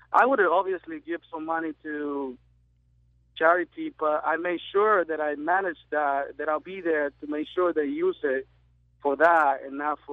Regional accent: Dominican Republic; moved away; I come from Dominican Republic.

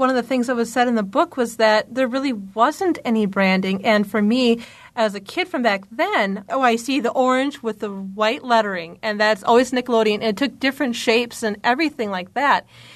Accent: Midwest, United States; One thing I didn't realize, except I grew up in the Midwest, is that the Clarissa was supposed to be set in the Midwest

